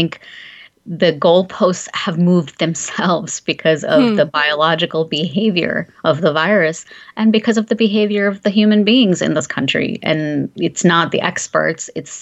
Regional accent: India; I'm originally from India

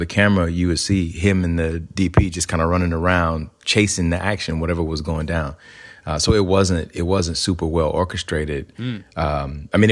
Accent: Alabama, United States; So growing up in Alabama, I grew up in a place where we didn't really have a lot of access to arts

